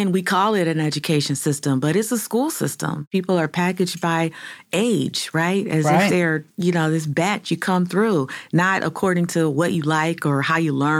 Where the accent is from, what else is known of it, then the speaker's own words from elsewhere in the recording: Cleveland, Ohio, United States; as a native Clevelander born and raised on Huff Avenue, I want to say, sis, I see you.